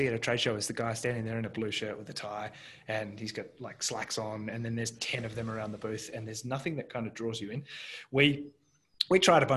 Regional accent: Australia; now in United States; So a bunch of us Aussies moved out here and I've got to be honest, the accent helps.

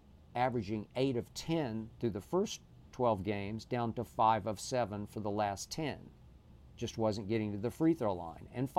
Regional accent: Oklahoma City, Oklahoma, United States; Game 5 should have been played back in my hometown in Oklahoma City, in one of my favorite neighborhoods downtown.

